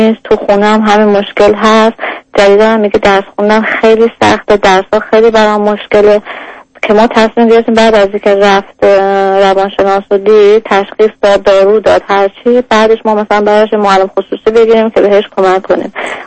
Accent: Iran; moved away as an adult; now in United Kingdom; تو انگلیس زندگی میکنیم، از ایران اومدیم انگلیس.

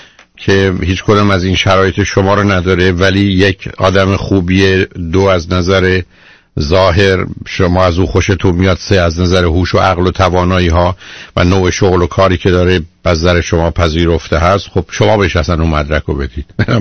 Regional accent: Iran; now in United States; که من ایرانیم مثلا یا امریکایی نیستم

